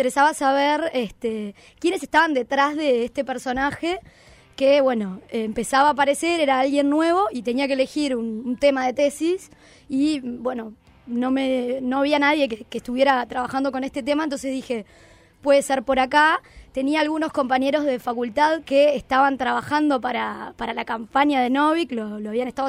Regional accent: Canelones, Uruguay; Como ustedes saben, yo soy canaria de Canelones

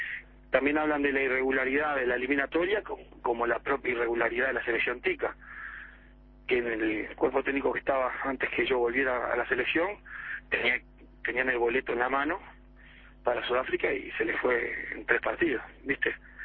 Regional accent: Uruguay; La otra, hey, yo soy uruguayo.

